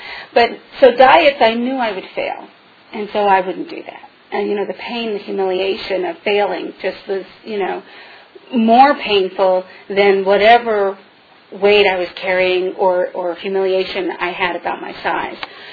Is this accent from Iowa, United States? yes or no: no; Kentucky, United States; I mean, you know, I grew up in Kentucky. So, you know, deep fried everything.